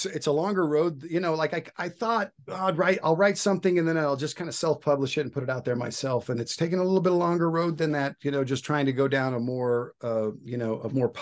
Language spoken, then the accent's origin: English; Wyoming, United States; I grew up in Wyoming, so I grew up, you know, riding horses, doing those things